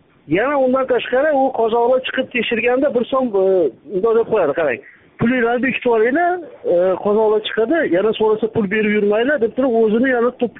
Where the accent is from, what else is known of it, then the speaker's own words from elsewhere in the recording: Namangan Region, Uzbekistan; moved away as an adult; now in Perm, Russia; Men Namangandanman.